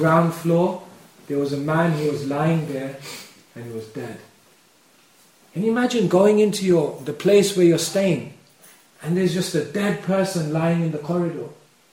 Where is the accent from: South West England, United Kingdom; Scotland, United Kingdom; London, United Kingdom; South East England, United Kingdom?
London, United Kingdom; I grew up in London